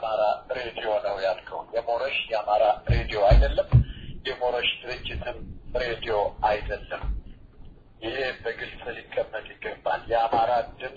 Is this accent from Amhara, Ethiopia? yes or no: no; Addis Ababa, Ethiopia; also born or lived in Moscow; ተወልጄ ያደግኩት አዲስ አበባ ከተማ ነው።